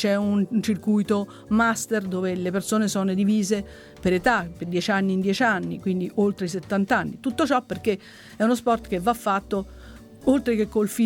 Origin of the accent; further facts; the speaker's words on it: Rome, Lazio, Italy; io sono di Roma, ho fatto la maestra a Roma